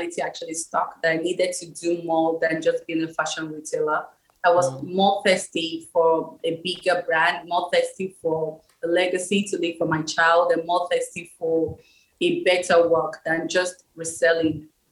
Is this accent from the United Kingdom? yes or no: yes; London, United Kingdom; also born or lived in Nigeria; I was born in Nigeria, but I grew up in London, the United Kingdom. I did my A-levels and my uni in London.